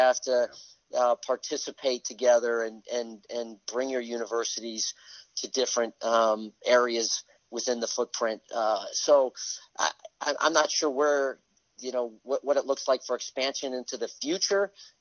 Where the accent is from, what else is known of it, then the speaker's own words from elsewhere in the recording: Chicago, Illinois, United States; born there; I was born in Chicago, one of 10 children.